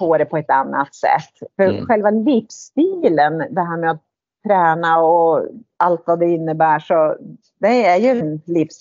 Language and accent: Swedish; Piteå, Norrbotten County, Sweden; jag kom ju då från Piteå och jag hade legat på simgymnasium i Älvsbyn och flyttade ner till Sundsvall